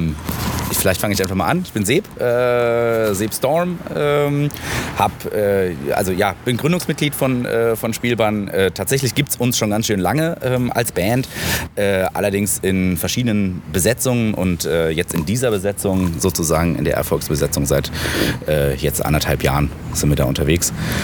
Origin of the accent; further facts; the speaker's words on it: Saarland, Germany; Also wir kommen aus dem Saarland ursprünglich.